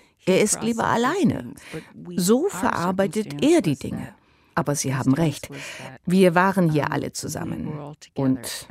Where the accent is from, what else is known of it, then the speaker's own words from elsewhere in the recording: United States; German is a second language; Als sich die Ereignisse in meinem Heimatland, den USA, überschlugen.